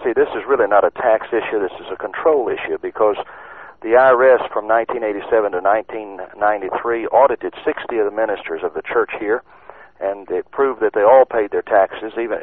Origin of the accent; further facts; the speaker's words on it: Houston, Texas, United States; I'm a pastor from Houston, Texas